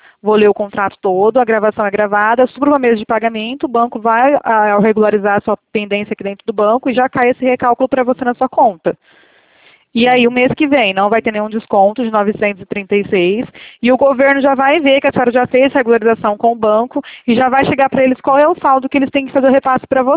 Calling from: Bebedouro, São Paulo, Brazil; Eu falo aqui de Bebedouro, interior de São Paulo.

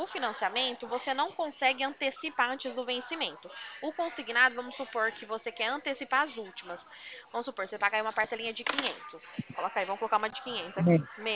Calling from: São Paulo, Brazil; do estado de São Paulo

